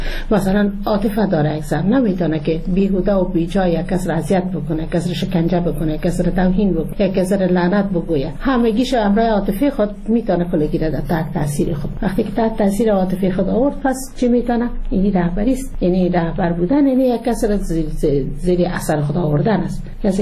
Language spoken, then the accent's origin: Persian; Jowzjan, Afghanistan; در این جوزجان در ولایت ما فضل خدا یک باورمندی عمیق وجود داره